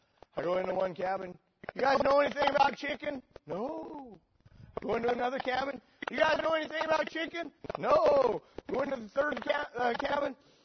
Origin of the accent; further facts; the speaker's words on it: Jackpot, Nevada, United States; I grew up in Jackpot, Nevada. Can you imagine living there?